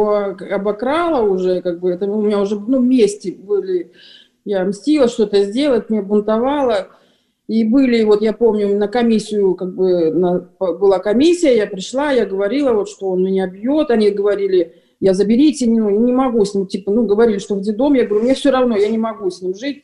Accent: Kyiv, Ukraine; now in Saint Petersburg, Russia; мы жили в Киеве тогда, я в Киеве росла, и переехали в Санкт-Петербург

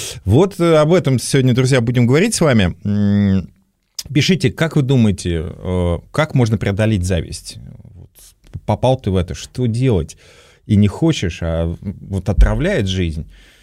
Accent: Vladimir Oblast, Russia; Вот я там из Владимирской области, а тут успешные ребята.

